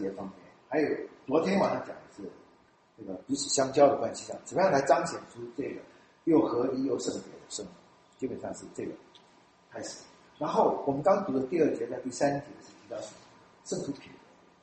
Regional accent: Fujian, China; 我们中间的弟兄少数跟我同乡的，我们闽南人，他们吃什么我们用闽南话念

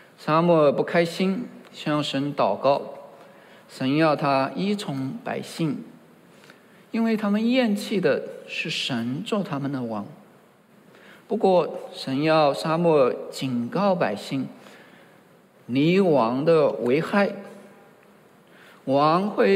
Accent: China; 我们中国人虽然告别君王好久了，但是依然深知他们如何对待事物。

